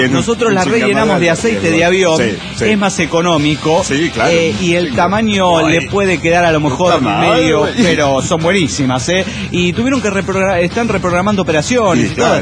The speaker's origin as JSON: {"language": "Spanish", "region": "Buenos Aires", "country": "Argentina", "said": "La semana que viene dejaré Buenos Aires, mi tierra querida."}